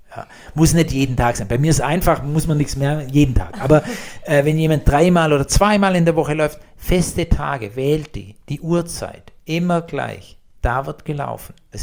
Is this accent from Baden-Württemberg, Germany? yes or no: yes; Baden-Württemberg, Germany; accent: Swabian; als Schwabe ist es sehr gut.